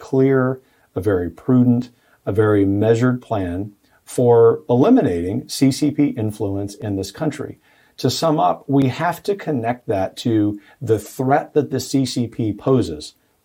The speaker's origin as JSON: {"language": "English", "region": "Gulf Coast", "country": "United States", "tie": "born or raised there", "said": "I was formed in my working class family in the Gulf Coast, the American South, of knowing that even though we didn't have a lot of material resources"}